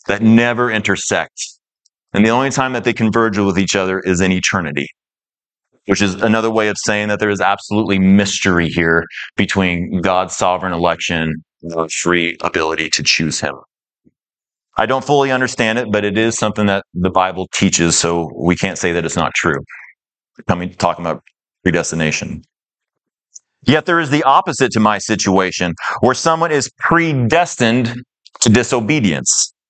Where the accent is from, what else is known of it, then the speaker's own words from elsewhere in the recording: Bloomfield, Indiana, United States; born there; I was born in America, in Bloomfield, Indiana, in 1985 to a Christian family that attended a biblically faithful church.